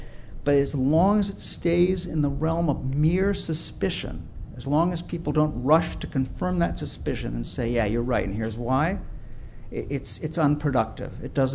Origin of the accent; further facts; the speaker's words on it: Chicago, Illinois, United States; I'm from Chicago, okay? I speak about this with a little authority.